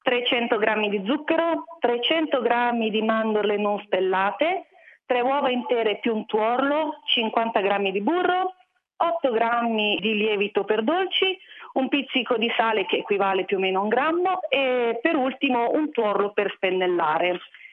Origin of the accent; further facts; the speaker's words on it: Lombardy, Italy; also born or lived in Florence; io vengo dalla provincia di Varese, ma ho girato per motivi di lavoro diverse regioni d'Italia. Ho vissuto 2 anni a Firenze, qualche mese a Trento, poi ho sposato un marito romano.